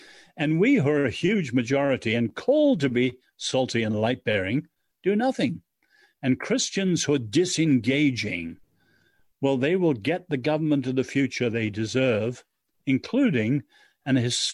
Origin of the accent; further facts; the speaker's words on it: China; You know, as I said, I grew up in China.